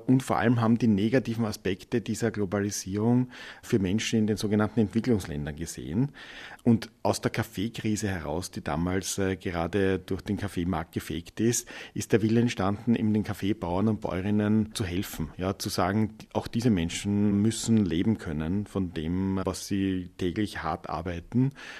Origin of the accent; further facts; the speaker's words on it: Stockerau, Lower Austria, Austria; einen Weltladen in Stockerau in meiner Heimatstadt gegründet.